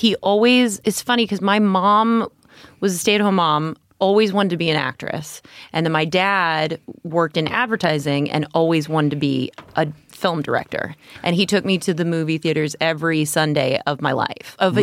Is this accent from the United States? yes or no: yes; Las Vegas, Nevada, United States; I grew up in Las Vegas.